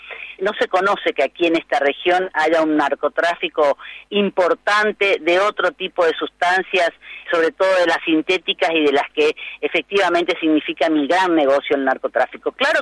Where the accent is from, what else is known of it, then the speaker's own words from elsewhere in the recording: Posadas, Misiones, Argentina; also born or lived in Iguazú; en este momento estoy en Posadas, después que fui despedida de Radio Nacional, me volví a mi ciudad natal que es Posadas